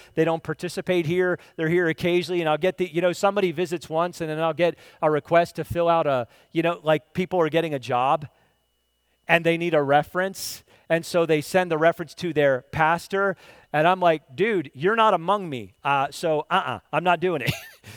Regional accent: Pennsylvania, United States; And, you know, growing up in Lancaster County, I got to see it on a daily basis.

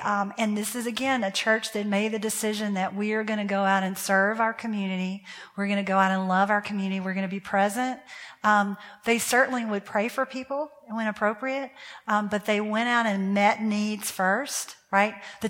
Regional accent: United States; also born or lived in Portland; now in New Orleans, United States; I'm in New Orleans, but I grew up in the Bible Belt.

